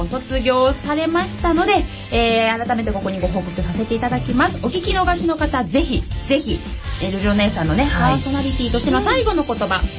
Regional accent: Kawasaki, Kanagawa, Japan; 川崎生まれ川崎育ち、自称夢見ヶ崎動物公園専属アイドル

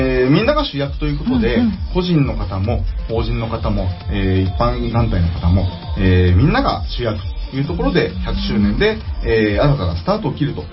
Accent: Yokohama, Kanagawa, Japan; born there; まあ、生まれは横浜なんですけれども

